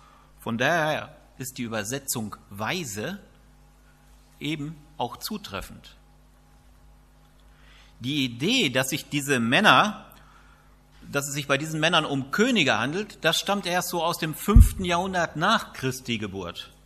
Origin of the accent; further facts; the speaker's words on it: Istrup, North Rhine-Westphalia, Germany; In meinem Heimatdorf in Istrup, also ein bisschen weiter weg von hier